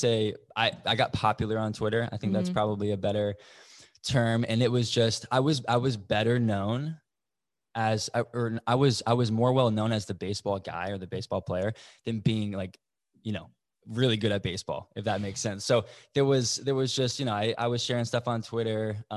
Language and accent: English; Sarasota, Florida, United States; growing up, born and raised in Sarasota, Florida, loved.